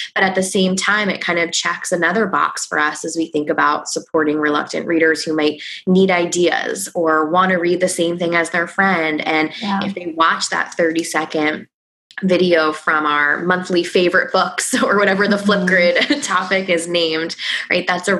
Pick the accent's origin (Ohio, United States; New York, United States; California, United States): New York, United States; accent: Long Island; like my Long Island accent creeps out every once in a while